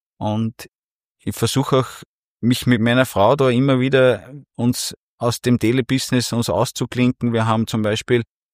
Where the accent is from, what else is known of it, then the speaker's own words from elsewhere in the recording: Unterweitersdorf, Upper Austria, Austria; Ich habe mein Arbeitsweg nach Linz aus dem wunderschönen Mühlviertel ist ungefähr 22, 23 Kilometer in eine Richtung und ich komme aus Unterweitersdorf